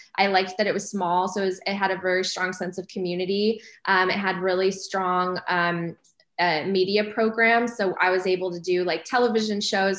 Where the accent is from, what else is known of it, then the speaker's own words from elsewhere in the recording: Chicago, Illinois, United States; I grew up outside of Chicago in a suburb, and, you know, parents really ingrained the importance of education for me.